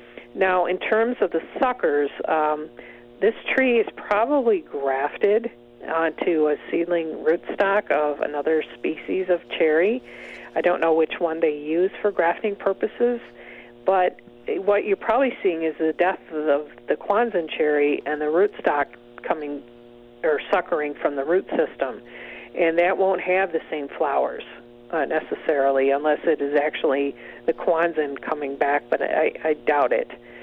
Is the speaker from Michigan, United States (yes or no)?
yes; Michigan, United States; I was very familiar with that tree growing up in Michigan.